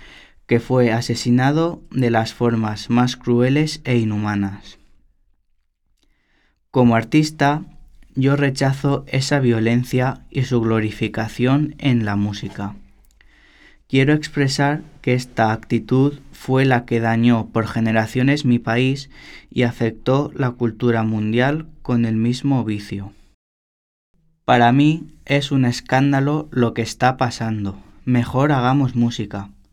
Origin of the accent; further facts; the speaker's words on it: Medellín, Antioquia, Colombia; born there; Nací en 1985 en Medellín, Colombia, en la época más violenta del narcotráfico